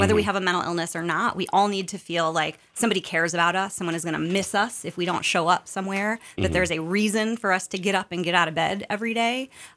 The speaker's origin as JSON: {"language": "English", "town": "Ann Arbor", "region": "Michigan", "country": "United States", "tie": "born or raised there", "said": "I grew up in Southeast Michigan, spent most of my time in Ann Arbor."}